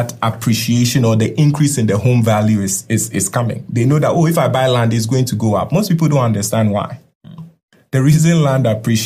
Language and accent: English; United States; Even though I'm American